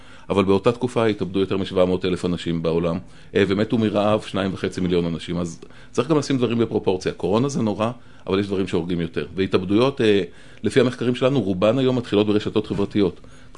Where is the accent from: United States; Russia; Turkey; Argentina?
United States; Hebrew is a second language; אני האדם הראשון בעד חופש דיבור, כאמריקאי וכו', אני בעד זה.